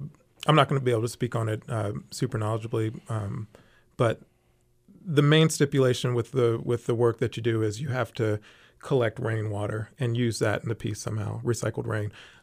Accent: Charlotte, North Carolina, United States; now in Portland, United States; I grew up in Charlotte, North Carolina.

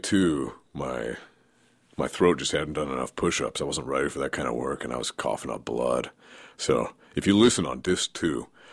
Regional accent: Oregon, United States; Maybe it has something to do with growing up in Oregon. Maybe it has something to do with growing up on 27 acres of land

